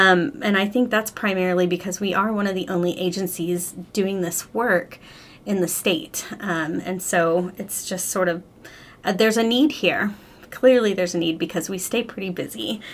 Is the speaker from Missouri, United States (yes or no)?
no; Texas, United States; I am not a Wyoming native. I'm born and raised in Texas, and I started working in the field of anti-trafficking in Texas about 9 years ago.